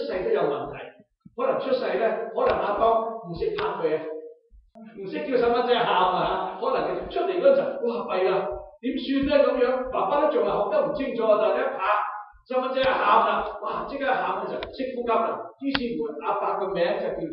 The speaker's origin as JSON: {"language": "Chinese", "region": "Guangdong", "country": "China", "said": "我們廣東人就說是一個雞手鴨腳的父親"}